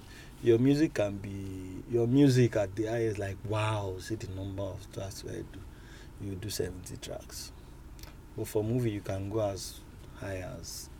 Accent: Nigeria; as a composer born and bred in Nigeria

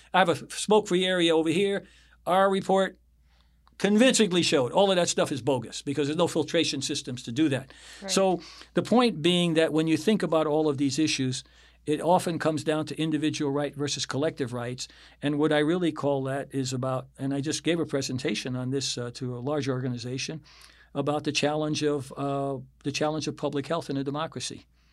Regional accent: United States; It comes down to, I'm an American. I can do what I want.

